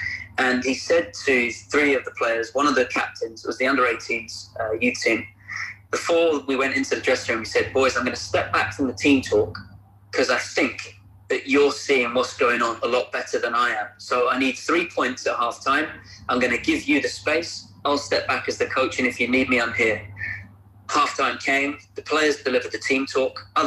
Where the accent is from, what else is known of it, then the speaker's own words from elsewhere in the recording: United States; I'm from the United States.